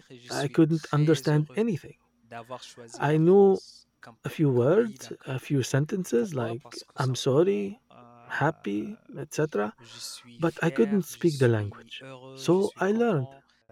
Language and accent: English; Darfur, Sudan; now in France; I am Sudanese. I was born in Darfur. It's a region that is located in Western Sudan, a region where there was lots of unrest, a genocide for several years.